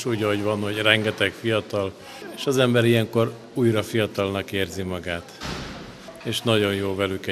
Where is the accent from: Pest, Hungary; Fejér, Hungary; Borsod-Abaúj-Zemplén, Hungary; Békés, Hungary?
Pest, Hungary; Kosd; Vác mellől egy kis faluból, Kozdról.